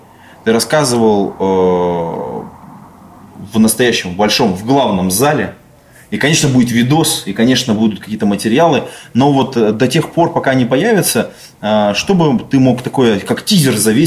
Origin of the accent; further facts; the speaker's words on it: Irkutsk, Irkutsk Oblast, Russia; Я из Иркутска, он из Москвы, а ты из Дерзена